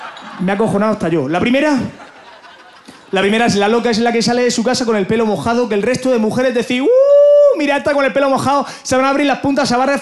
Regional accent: Murcia, Region of Murcia, Spain; Yo soy de Murcia

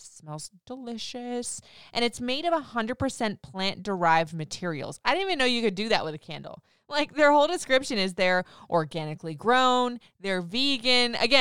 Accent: Florida, United States; Now, I grew up in Florida. I've bounced around the country everywhere

